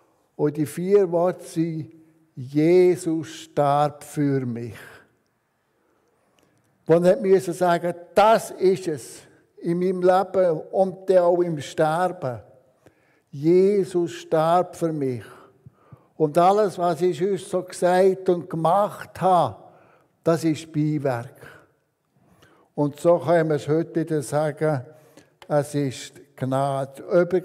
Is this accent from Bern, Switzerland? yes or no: yes; Bern, Switzerland; Aufgewachsen bin ich im Emmental, an einem schönen Ort, wo man die Alpen gesehen hat und viel hügeliges Land im Emmental.